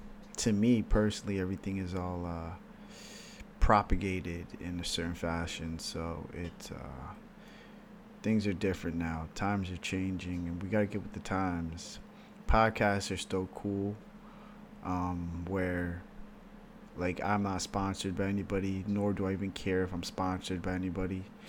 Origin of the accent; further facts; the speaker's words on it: Canada; I'm not American, to say the least. I'm from Canada. We just celebrated Canada Day.